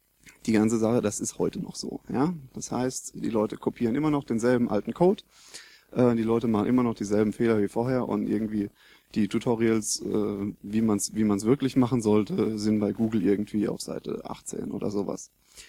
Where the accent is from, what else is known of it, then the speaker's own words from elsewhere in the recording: Mannheim, Baden-Württemberg, Germany; Ich komme aus dem Raum Zeitlabor in Mannheim.